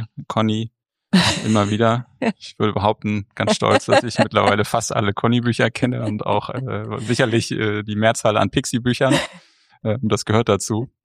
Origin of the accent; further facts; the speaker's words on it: Hamburg, Germany; Ich bin ein richtiger Hamburger Jung, wie man so schön sagt, born and raised und lebe auch immer noch in Hamburg. Heute etwas außerhalb. Wir sind mit der Familie ein bisschen ins Grüne gezogen. Aber Lebensmittelpunkt ist nach wie vor Hamburg.